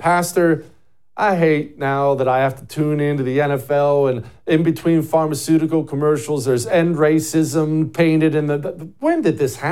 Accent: Ohio, United States; also born or lived in Montana; I'm a dude. I grew up in Ohio and Montana watching sports with my buddies.

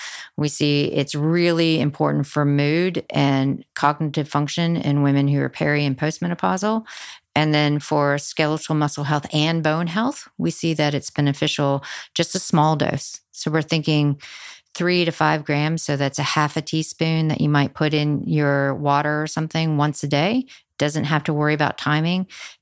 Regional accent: New Zealand; I come from New Zealand here

